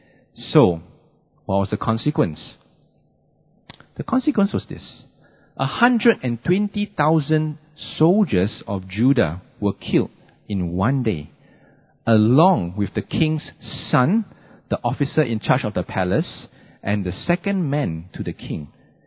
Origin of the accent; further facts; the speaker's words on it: Singapore; because we grew up in Singapore, because we spend a lot of time in Singapore